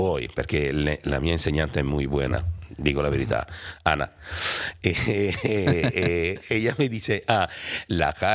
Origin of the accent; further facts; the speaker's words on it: Italy; Spanish is a second language; moved away as an adult; now in Vinaroz, Spain; me fui de Italia, viajaba mucho para España antes, aunque cuando estuve joven, ¿no? Me fui con mi primo, me paró por casualidad en Vinaroz. Quindi stiamo parlando del 2015.